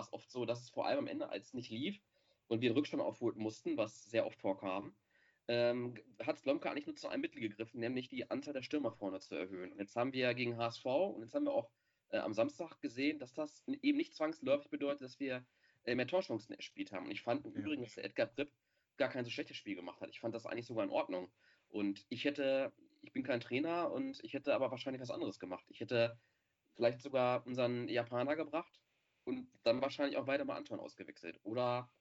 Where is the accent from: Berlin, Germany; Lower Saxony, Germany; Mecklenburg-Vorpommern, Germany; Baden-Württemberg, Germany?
Lower Saxony, Germany; Hanover; als Hannoveraner